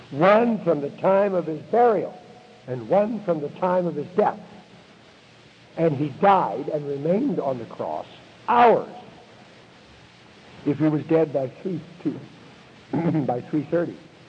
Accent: California, United States; When I grew up in Northern California, I took agriculture in high school.

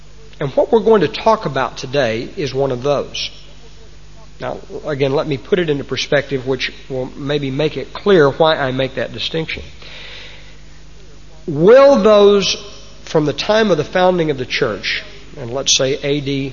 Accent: United States; And I'm here again as an American to tell you my country's leading the way.

